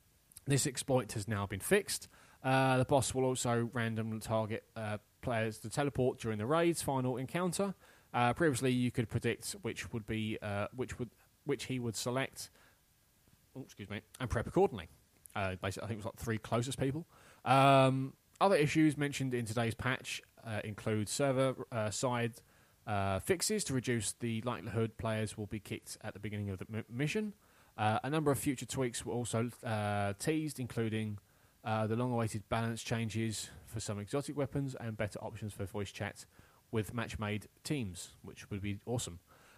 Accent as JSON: {"language": "English", "region": "England", "country": "United Kingdom", "said": "I just never bother with it anyway because I'm English."}